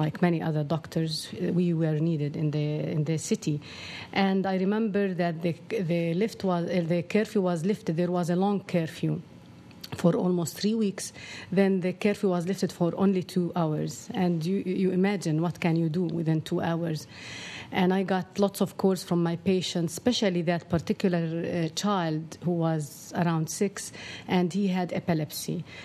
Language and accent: English; Jerusalem, West Bank, Palestine; now in Ramallah, Palestine; I wrote once a story about a child during the invasion of Ramallah, because actually I'm from Jerusalem, but I live in Ramallah and Jerusalem, not only in Jerusalem.